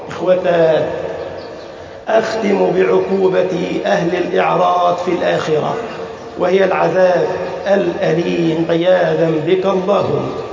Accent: Egypt

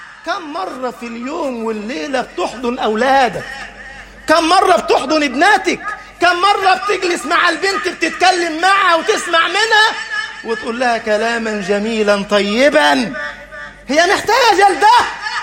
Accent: Upper Egypt, Egypt; أعرف بعضهم في صعيد مصر وأنا من الصعيد

